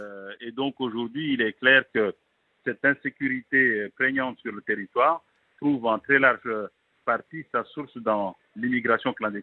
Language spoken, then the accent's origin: French; Mayotte, France; Vous savez, nous sommes des Français à Mayotte et très fiers de l'être